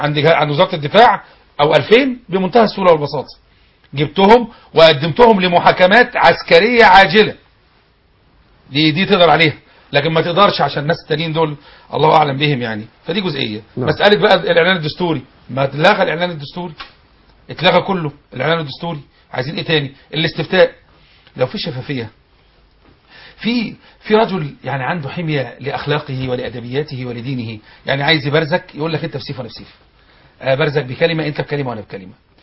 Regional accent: Egypt; احنا مصريين, وكمصريين

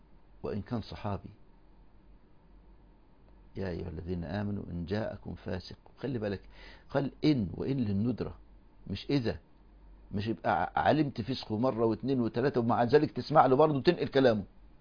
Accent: Egypt; عندنا في مصر

